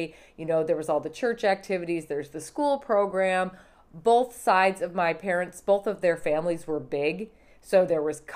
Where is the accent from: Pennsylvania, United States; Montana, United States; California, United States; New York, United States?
Montana, United States; Now, of course, remember I grew up in Montana, so I don't know that there was a Christmas that we didn't have a white Christmas, right?